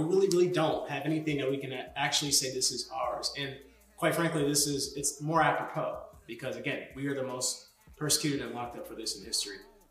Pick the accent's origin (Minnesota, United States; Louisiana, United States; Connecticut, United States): Connecticut, United States; But no, I'm from Connecticut. Born in the 80s, single Black mom in a not so progressive, state back then.